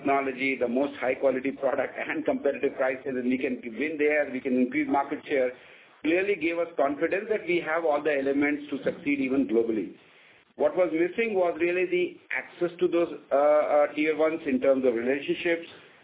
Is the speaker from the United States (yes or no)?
no; India; I mean, we are all from India.